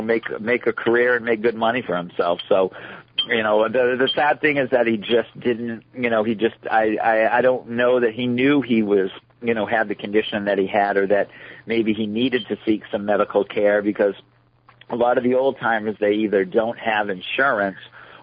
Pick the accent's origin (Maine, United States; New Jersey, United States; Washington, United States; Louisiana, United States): Maine, United States; knowing I was from Maine and from New England and stuff